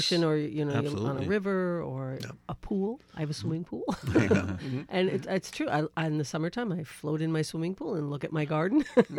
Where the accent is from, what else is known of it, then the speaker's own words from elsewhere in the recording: Connecticut, United States; I grew up in Connecticut, not near the beach, and I played in the woods as a kid.